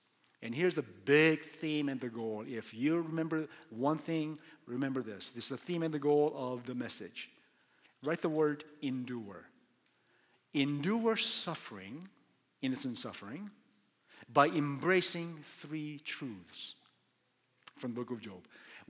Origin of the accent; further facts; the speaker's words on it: Michigan, United States; See, I'm from Michigan, and Michigan hates Ohio State because Ohio State is the worst rival that we have